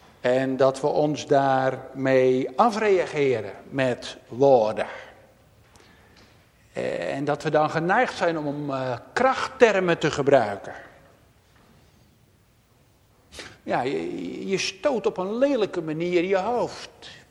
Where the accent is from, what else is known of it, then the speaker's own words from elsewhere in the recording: Netherlands; Ja, daar zijn wij Nederlanders berucht om in het buitenland.